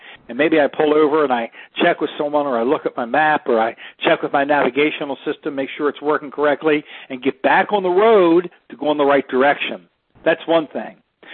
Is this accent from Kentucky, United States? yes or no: no; Annapolis, Maryland, United States; now in Tampa, United States; Remember, I live in Tampa, Florida. So if I decided to drive to my hometown up near Annapolis, Maryland, the Baltimore-Annapolis area